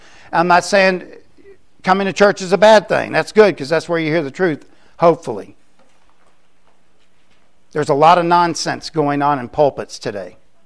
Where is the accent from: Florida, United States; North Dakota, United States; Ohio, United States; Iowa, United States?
Florida, United States; I'm not making fun of people in the South. I was raised in Florida, so y'all get over it.